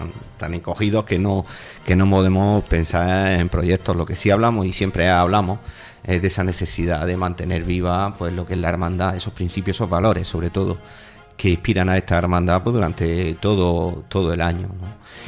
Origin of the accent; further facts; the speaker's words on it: Puebla de Soto, Region of Murcia, Spain; now in Alcantarilla, Spain; la gente sabe que soy de Puebla de Soto. Me vine a vivir a Alcantarilla al año siguiente